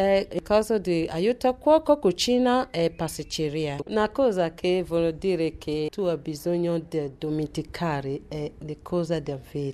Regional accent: Nigeria; Italian is a second language; now in Rome, Italy; Mio paese ho perso, mia città ho perso, tutte le cose ho perso della mia vita. Non è più niente. Però grazie a Dio che io la vivo oggi. Arrivato in Italia nel 2008.

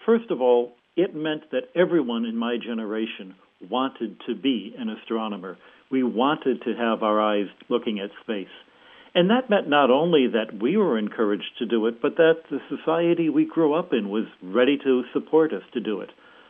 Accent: United States; Well, of course, I was a boy growing up in America.

